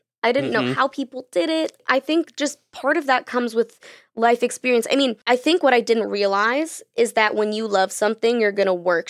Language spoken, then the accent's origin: English; Boston, Massachusetts, United States; also born or lived in Connecticut; now in New York, United States; I am from Boston, okay. Originally. Yeah. Like outside of Boston, but yeah.